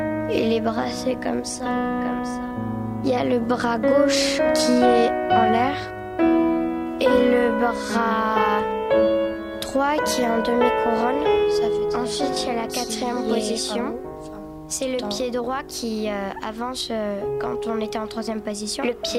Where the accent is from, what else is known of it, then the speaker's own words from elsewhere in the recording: Brittany, France; je suis bretonne anglaise.